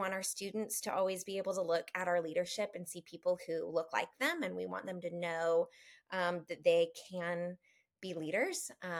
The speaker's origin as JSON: {"language": "English", "country": "United States", "said": "I think as an American, my kind of only context for an orphanage was I thought that meant that your parents had died"}